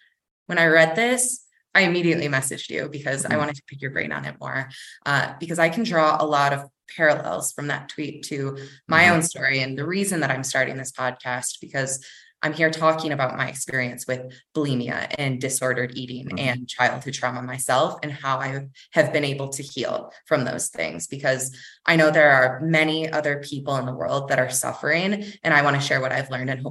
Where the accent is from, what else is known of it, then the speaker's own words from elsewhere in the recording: East Lansing, Michigan, United States; I'm also a Spartan alumni. I'm originally from East Lansing myself.